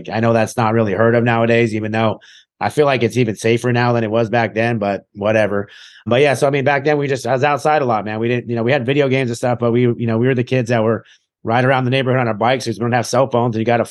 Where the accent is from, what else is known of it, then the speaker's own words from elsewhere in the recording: Huntington Beach, California, United States; moved away as an adult; now in Cleveland, United States; I moved to Cleveland, Ohio. I mean, I grew up in California, you know, in Huntington Beach area pretty much my whole life.